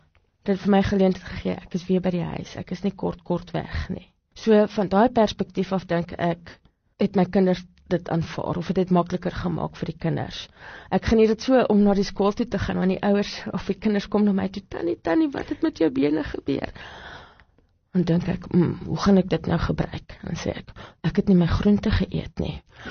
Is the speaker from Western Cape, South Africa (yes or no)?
no; Gauteng, South Africa; Ek kom uit Gauteng uit.